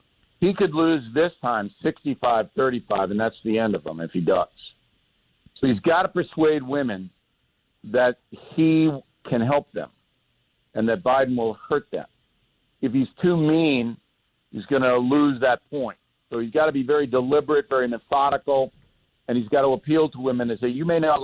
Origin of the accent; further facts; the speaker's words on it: United States; But as an American, I cannot support the Democratic Party in November.